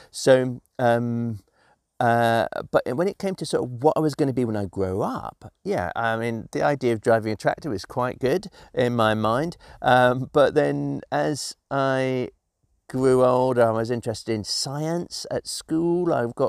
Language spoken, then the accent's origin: English; London, United Kingdom; growing up in London, I loved the excitement of being in London. I loved the culture.